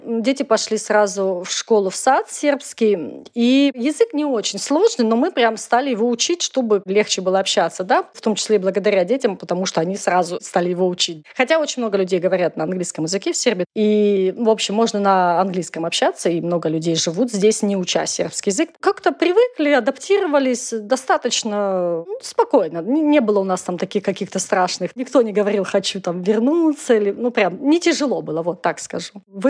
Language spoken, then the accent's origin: Russian; Vladivostok, Primorsky Krai, Russia; moved away as an adult; also born or lived in Sakhalin; я родилась на Дальнем Востоке, я жила в Владивостоке, потом мы переехали по работе тоже на Сахалин, жила на Сахалине.